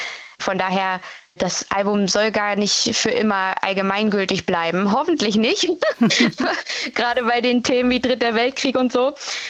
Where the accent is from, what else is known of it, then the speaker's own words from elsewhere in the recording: East Germany, Germany; ich komme ja auch aus dem Osten